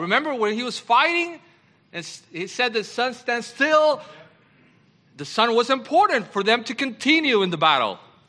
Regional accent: Honduras; I'm from Honduras, Central America.

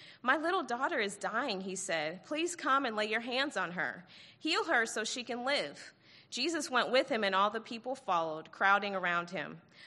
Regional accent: Roswell, Georgia, United States; I was raised right here in Roswell, in Alpharetta. I went to Milton High School.

